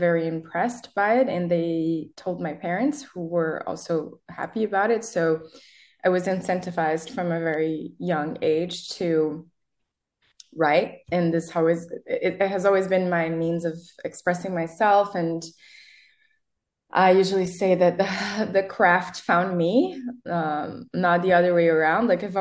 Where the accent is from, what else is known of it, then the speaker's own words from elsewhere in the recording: Brazil; first language Portuguese; English is a second language; moved away as an adult; now in Berlin, Germany; which in Portuguese, that's my mother tongue, means something like citric and spicy. What is there to say? I'm an erotic writer and a pleasure activist from Brazil. I've been living in Berlin for the past 7 years